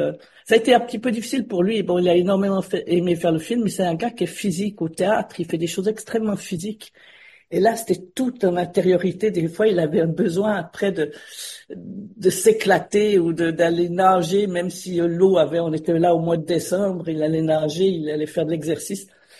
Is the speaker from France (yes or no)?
no; Switzerland; moved away as an adult; Moi, c'est vrai que je suis parti de la Suisse à 25 ans avec l'idée de faire de la photo.